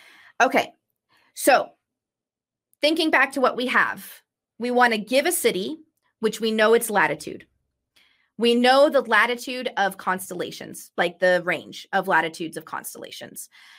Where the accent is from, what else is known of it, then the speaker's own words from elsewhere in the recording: San Diego, California, United States; now in Redmond, United States; I am currently in Redmond, but I was born and raised in San Diego